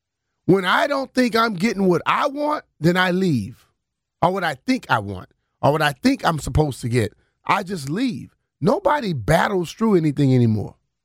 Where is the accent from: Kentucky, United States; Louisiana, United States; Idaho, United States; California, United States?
Louisiana, United States; I grew up in Louisiana. Probably would have loved to play for the Saints.